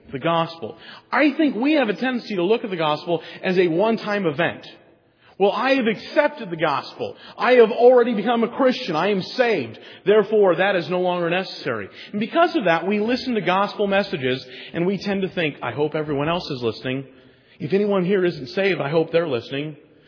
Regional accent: the West, United States; For myself, I'm from the West.

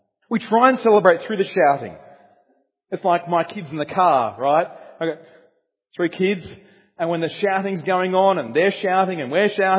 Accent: Australia; one of the big things we take pride in our society in being Australian is that we're very supposed to be laid back

